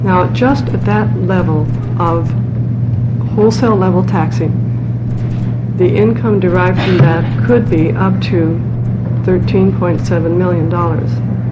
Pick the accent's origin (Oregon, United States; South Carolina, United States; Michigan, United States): Oregon, United States; Mr. Chairman … from Lane County.